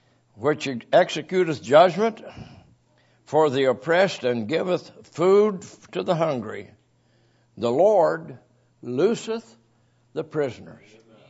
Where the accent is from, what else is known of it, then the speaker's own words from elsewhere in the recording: West Virginia, United States; I grew up in Braxton County, West Virginia, in the Depression years.